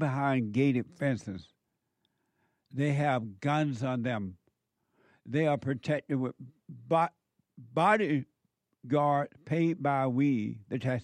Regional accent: Alabama, United States; And my background is uneducated.

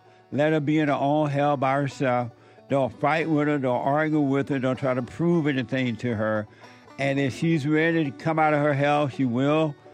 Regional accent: Alabama, United States; I remember those good old days, too, like that, man. Growing up in Alabama, the same thing.

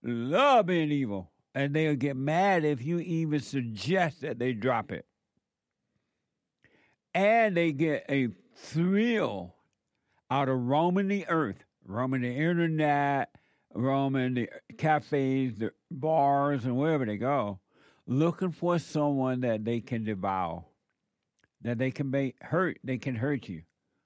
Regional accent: Alabama, United States; it reminds me of growing up in Alabama on that plantation when we could really enjoy country and Western music.

